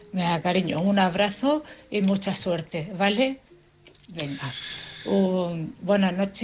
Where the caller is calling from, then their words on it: Cartagena, Region of Murcia, Spain; de Cartagena.